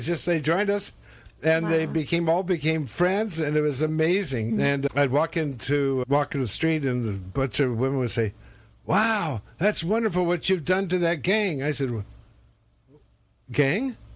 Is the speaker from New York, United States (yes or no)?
no; Long Beach, California, United States; now I grew up here in Long Beach. Now, Long Beach was pure white at that time.